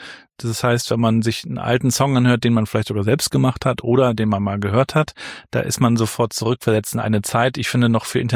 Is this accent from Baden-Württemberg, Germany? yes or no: no; Rostock, Mecklenburg-Vorpommern, Germany; in Warnemünde, in diesem Teil von Rostock, wo ich aufgewachsen bin